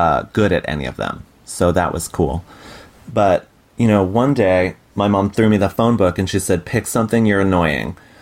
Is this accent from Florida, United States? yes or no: no; Bridgeport, Connecticut, United States; also born or lived in Fairfield; And I'm from Fairfield, Connecticut. I also grew up in Bridgeport, Connecticut, which is different from Fairfield.